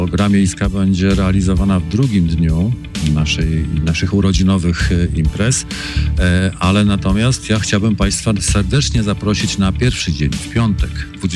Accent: Połczyn-Zdrój, West Pomeranian Voivodeship, Poland; od wielu, wielu lat jestem rodowitym mieszkańcem Połczyna Zdroju.

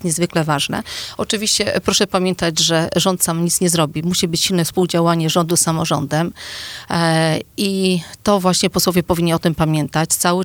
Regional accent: Dolice, West Pomeranian Voivodeship, Poland; Ja sama wywodzę się z obszaru popegeerowskiego, tak? Ja wywodzę się ze wsi, z Dolic.

